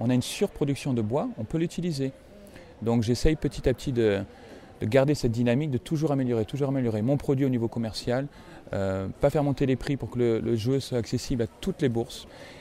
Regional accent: France; born there; je suis né en France, d'origine slave, ancien cuisinier de formation, cuisinier en Australie pendant quelques années

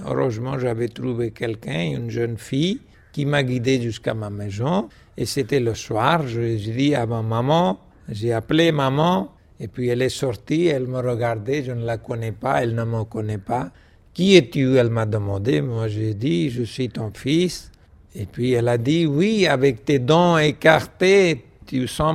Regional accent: Nepal; first language Nepali; French is a second language; Comme j'avais presque oublié ma langue maternelle, les gens pensaient que je n'étais pas un Népalais, j'étais un Indien.

